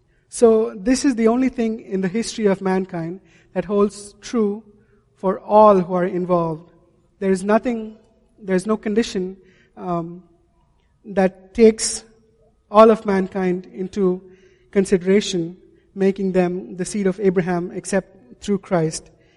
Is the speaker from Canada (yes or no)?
no; India; A couple of years ago when I visited my home country in India